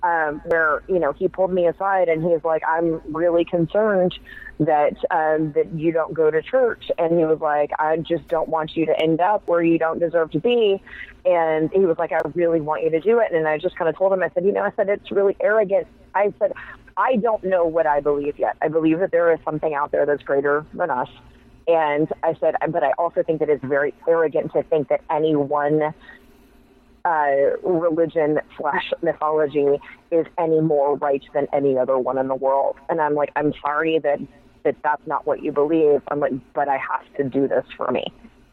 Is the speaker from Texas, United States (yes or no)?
yes; Huffman, Texas, United States; I grew up in Huffman, Texas, and my graduating class was 117.